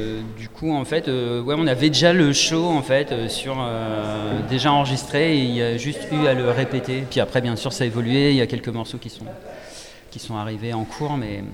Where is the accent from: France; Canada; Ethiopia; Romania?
France; Reims, Grand Est; comme nous, on vient de Reims, et Cormontreuil, c'est une petite ville à côté de Reims